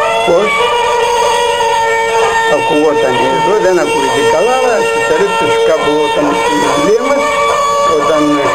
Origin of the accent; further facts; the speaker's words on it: Didymoteicho, Eastern Macedonia and Thrace, Greece; Εγώ γεννήθηκα εδώ στο Δημότυχο το 1926.